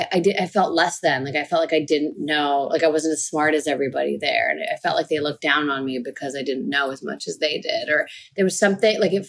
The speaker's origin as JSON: {"language": "English", "country": "Canada", "said": "We're Canadian, so we were really nice about it."}